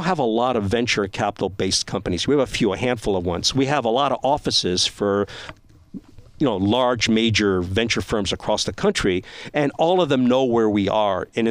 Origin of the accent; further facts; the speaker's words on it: Arizona, United States; I'm from Arizona